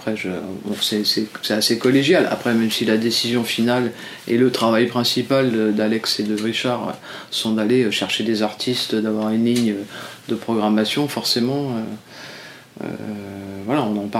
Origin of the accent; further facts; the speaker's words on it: Centre-Val de Loire, France; now in Arles, France; De la région centre.